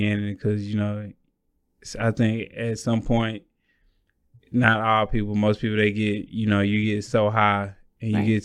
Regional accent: Dallas, Texas, United States; also born or lived in New York; I was born in New York, and my mother and father decided to move to Texas for because it was more opportunity, you know, for far as jobs and you know, just the cost of living.

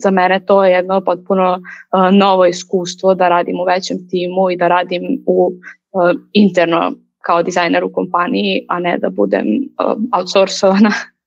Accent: Novi Sad, Vojvodina, Serbia; iz Novog Sada sam, trenutno sam product designer

